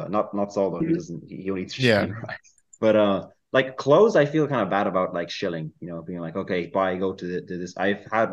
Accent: Ireland; born there; because I was born in Ireland.

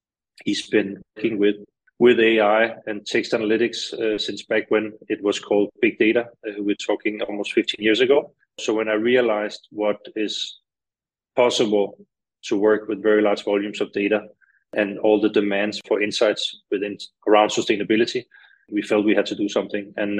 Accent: Denmark; I'm from Denmark, a small country where sustainability is in the DNA.

